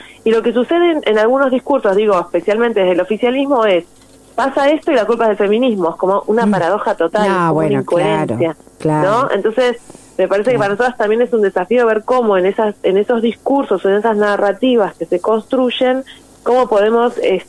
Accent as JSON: {"language": "Spanish", "town": "Morón", "region": "Buenos Aires Province", "country": "Argentina", "said": "soy diputada nacional y todo, pero soy de Morón"}